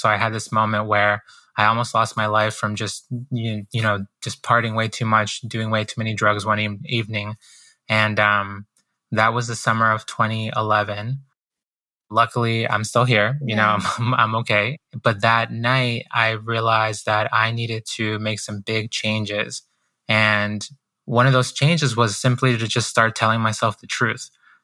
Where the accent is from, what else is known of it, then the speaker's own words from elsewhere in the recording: Boston, Massachusetts, United States; also born or lived in Guayaquil, Ecuador; I was born in Guayaquil, Ecuador, so in South America. And my parents, they moved us to the United States. My mom, my dad, and my brother and I, we came here when I was about 4 years old. And we moved to Boston.